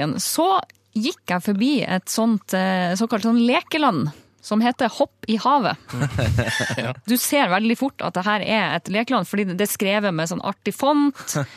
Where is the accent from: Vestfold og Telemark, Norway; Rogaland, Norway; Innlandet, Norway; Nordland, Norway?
Nordland, Norway; Bodø; Bodø City.